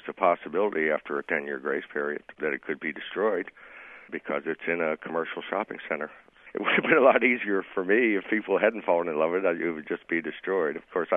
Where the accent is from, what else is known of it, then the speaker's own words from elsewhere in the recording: Pennsylvania, United States; I grew up in Pennsylvania, and I read about the fur trappers of the early part of the country.